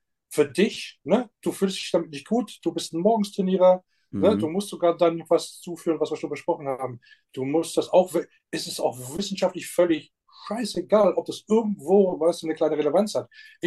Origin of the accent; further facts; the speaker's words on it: Hanover, Lower Saxony, Germany; born there; ich bin in Hannover geboren, norddeutscher Jung, genau wie du.